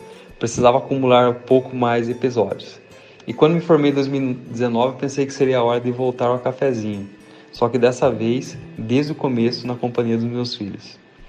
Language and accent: Portuguese; Iracemápolis, São Paulo, Brazil; tenho 41 anos e sou de Iracemápolis, interior paulista.